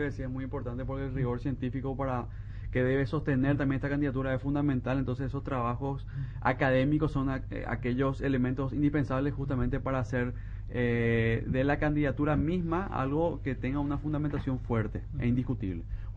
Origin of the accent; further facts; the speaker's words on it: Paraguay; todo lo que nos puede separar como paraguayos, yo digo que de alguna forma u otra el tereré en una ronda nos une, que es compartir y ser parte de esta tierra.